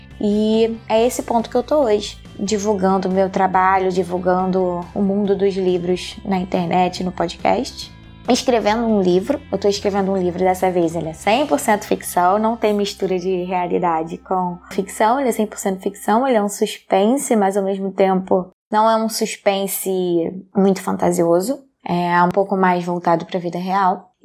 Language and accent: Portuguese; Rio de Janeiro, Brazil; eu sou aqui do Rio de Janeiro, então eu despacho daqui do Rio de Janeiro